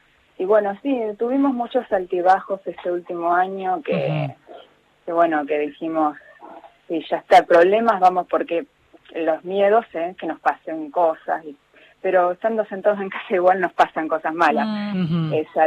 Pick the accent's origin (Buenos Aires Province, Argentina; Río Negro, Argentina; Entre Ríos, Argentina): Buenos Aires Province, Argentina; Quilmes; now in Chascomús, Argentina; Sí, somos nacidos en Quilmes, vivimos mucho tiempo en Quilmes y ahora ya hace unos cuantos años que estamos viviendo en Chascomús.